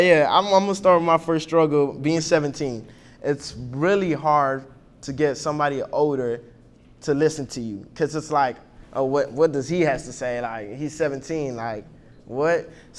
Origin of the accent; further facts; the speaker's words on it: Nigeria; We're both immigrants. I came from Nigeria. It's a country in Africa. And I have the immigrant drive in me, too.